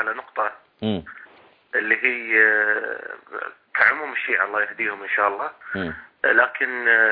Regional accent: Qatar; يعني إحنا عندنا في قطر الناس عندنا

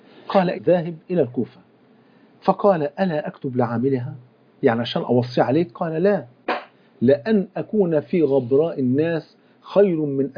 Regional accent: Egypt; حتى إحنا كمصريين

